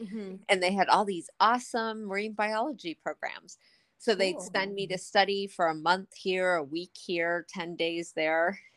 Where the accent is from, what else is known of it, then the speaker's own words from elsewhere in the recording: New York, United States; In an itty bitty teeny town where there's nothing in northern New York, right on the Canadian border.